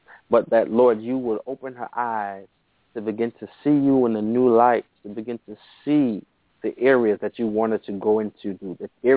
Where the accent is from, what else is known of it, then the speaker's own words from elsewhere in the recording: New York City, New York, United States; Well, me, I was born and raised in New York City. Currently, I'm in Canada right now.